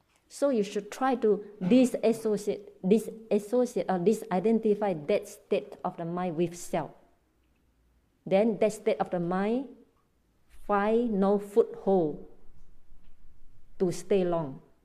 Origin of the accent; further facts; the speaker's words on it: Malaysia; I live in Malaysia. I'm Malaysian, but I was trained in Burma.